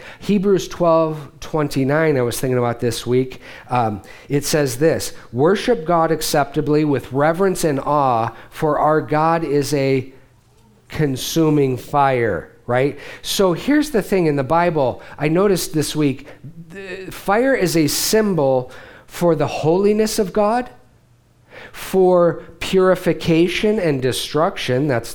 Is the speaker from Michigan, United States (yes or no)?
yes; Michigan, United States; We are Midwestern flatlanders, so we understood water. We're from the Great Lakes state, so water was never an issue.